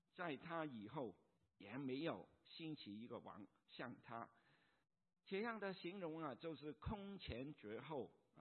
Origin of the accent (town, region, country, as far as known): China